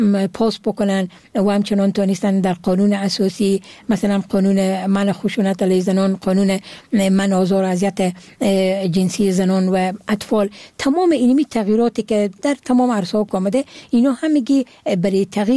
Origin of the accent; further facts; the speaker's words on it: Herat, Afghanistan; born there; چون امی زادگاه من هرات هست